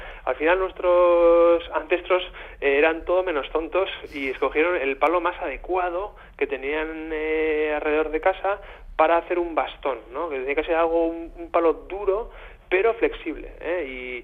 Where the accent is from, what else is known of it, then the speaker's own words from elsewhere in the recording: Irun, Basque Country, Spain; nosotros somos de Irún y estamos en contacto con Iparralde